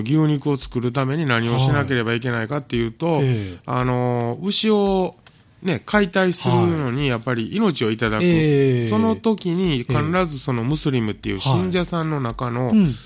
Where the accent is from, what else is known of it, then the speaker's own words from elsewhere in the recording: Sanda, Hyogo, Japan; やっぱりこうね、生まれも育ちも三田なんで